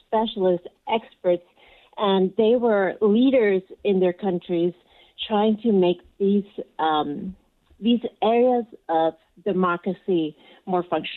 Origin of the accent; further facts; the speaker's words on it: Mexico; now in San Francisco, United States; I'm resident in San Francisco, but I'm from Mexico